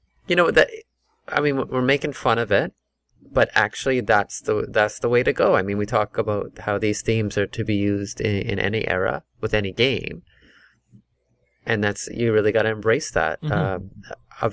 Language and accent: English; Canada; gosh, I'm from Canada, and the way these guys dress, and they're like south of me.